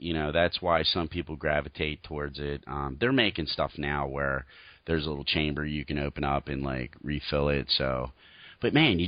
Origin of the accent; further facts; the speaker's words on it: Pennsylvania, United States; I grew up in the Pennsylvania area where there's a lot of deer and stuff.